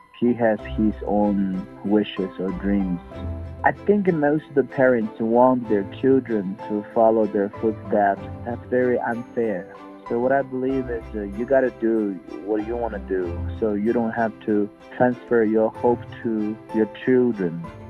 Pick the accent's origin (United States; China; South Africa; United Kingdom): China; Tibet; now in -; Probably, you ever heard a lot of things about Tibet, my hometown? I think it's better to see with your own eyes.